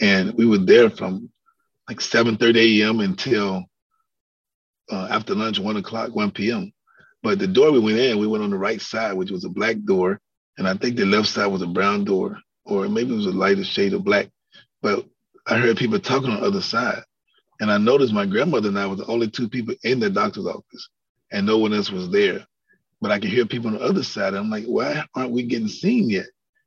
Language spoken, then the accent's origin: English; Mississippi, United States; I mean, I'm from Mississippi where a lot of racism and a lot of Black history records that has been broken